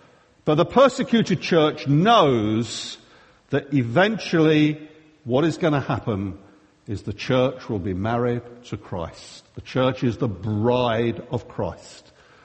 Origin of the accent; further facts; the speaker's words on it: England, United Kingdom; Now, being English, of course, I was expecting to take a bag of crisps and a few sandwiches.